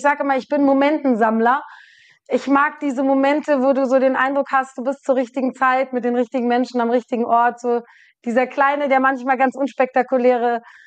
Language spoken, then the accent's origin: German; Rhineland, Germany; Oh, Heimat, ganz klar, Rheinland. Ich bin Rheinländerin durch und durch. Menschen, Mentalität, ich bin hier zu Hause